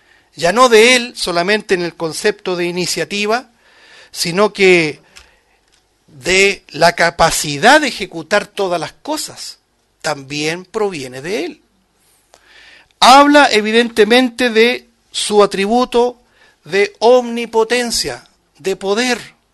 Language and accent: Spanish; Chile; Aún lo que estamos viviendo localmente como chilenos